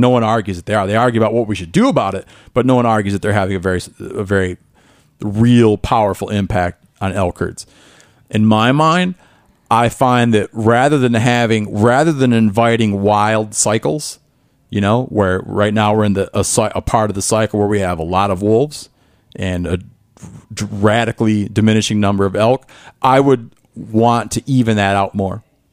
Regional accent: Midwest, United States; I grew up in the Midwest, man

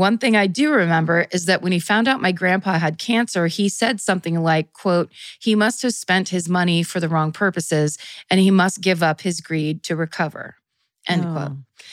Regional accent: Japan; moved away as an adult; In 1993, I left my hometown in southern Japan and started living alone for the first time in my life. I was 18 years old.

